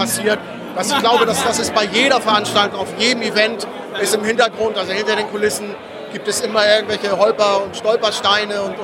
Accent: Hamburg, Germany; das ist einfach auch für mich als Hamburger und als Hanseat ist das einfach Fun.

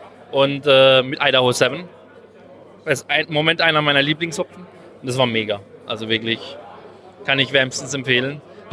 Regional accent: Bruchsal, Baden-Württemberg, Germany; Ich komme aus Baden-Württemberg in der Nähe von Karlsruhe, Bruchsal, um genau zu sein.

